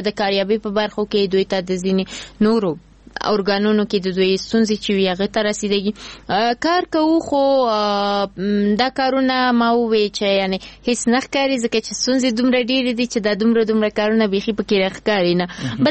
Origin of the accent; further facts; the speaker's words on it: Afghanistan; زه بیا ورته وایم زه د افغانستان یم.